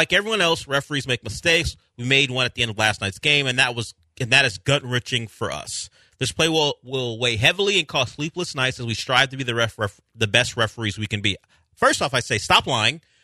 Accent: Florida, United States; born there; I'm not from Kenya. My dad's from Nigeria. I'm actually from Florida, at least born there.

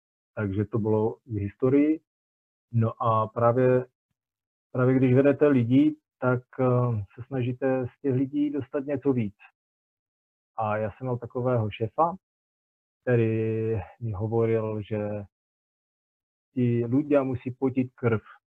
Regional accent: Třinec, Moravian-Silesian Region, Czechia; tak já jsem ze Severní Moravy, z Třince, asi to určitě je poznat i na nářečí.

